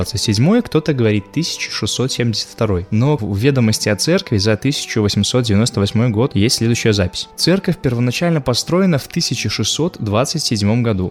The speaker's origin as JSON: {"language": "Russian", "town": "Krulevshchizna", "region": "Vitebsk Region", "country": "Belarus", "said": "У нас вот в деревне, в Крулевщизне, я сам из Крулевщизны"}